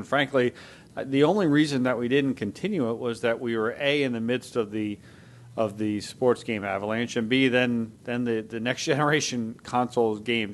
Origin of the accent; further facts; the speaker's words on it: Alabama, United States; born there; For those who don't know, I was born in Alabama.